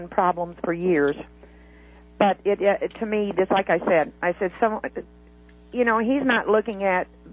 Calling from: Rolla, Missouri, United States; from Rolla.

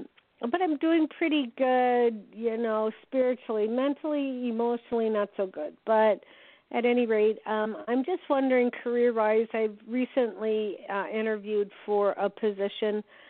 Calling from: Wisconsin, United States; I'm calling from Wisconsin.

